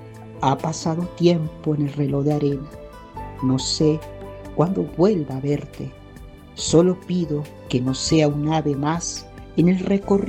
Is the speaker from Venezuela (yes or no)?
yes; Táchira, Venezuela; born there; moved away; Sentimientos de cariño, por el lugar donde nací, por el Táchira, por Venezuela.